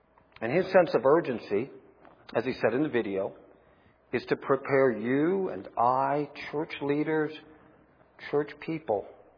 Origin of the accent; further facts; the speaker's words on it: United States; born there; I was born in America where we have enjoyed religious freedom.